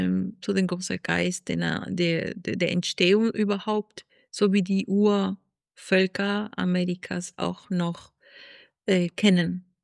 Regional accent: Lima, Peru; German is a second language; ich komme ursprünglich aus Peru. bin ich an die Küste aufgewachsen, aus der Hauptstadt in Lima. Aber meine Eltern auch kommen aus dem Norden und aus dem Süden Perus

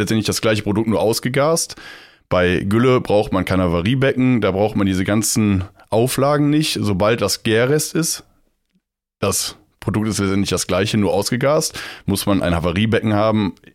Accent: Germany; Also ich komme gebürtig auch aus Scheele-Wahohn.

